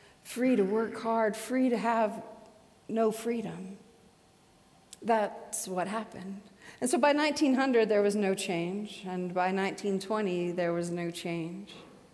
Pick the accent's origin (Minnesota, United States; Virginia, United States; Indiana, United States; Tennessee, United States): Indiana, United States; I remember a few things my parents said around the kitchen table growing up in Indiana